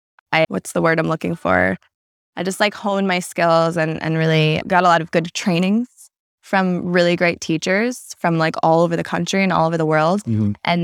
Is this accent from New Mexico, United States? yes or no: no; New Jersey, United States; I grew up in New Jersey.